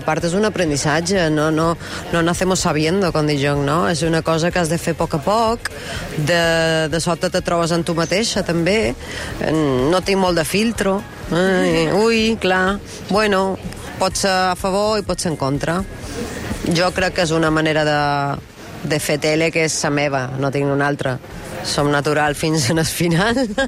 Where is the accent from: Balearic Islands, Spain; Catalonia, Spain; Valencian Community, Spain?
Balearic Islands, Spain; accent: Mallorcan; poder desoxidar aquesta manera de xerrar amb el meu mallorquí, que el tenia oxidat